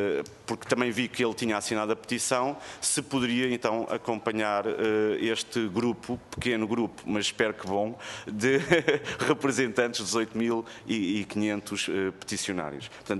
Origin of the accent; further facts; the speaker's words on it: Portugal; como português